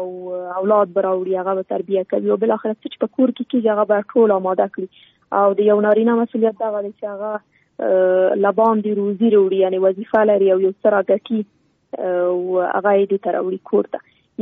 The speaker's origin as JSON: {"language": "Pashto", "country": "Afghanistan", "tie": "born or raised there"}